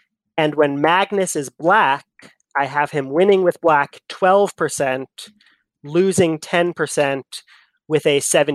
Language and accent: English; Eugene, Oregon, United States; Big college sports fan, born and raised in Eugene, Oregon. So huge Duck fan